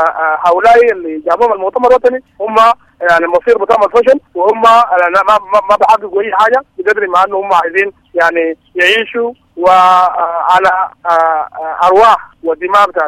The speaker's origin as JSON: {"language": "Arabic", "country": "Sudan", "said": "احنا كشعب سوداني"}